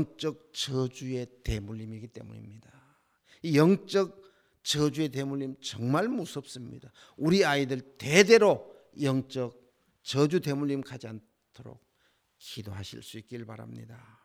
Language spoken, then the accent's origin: Korean; South Korea; now in United States; 우리는 미국에 살지만 우리는 한국 사람들입니다. 우리 아이들도 한국 사람입니다.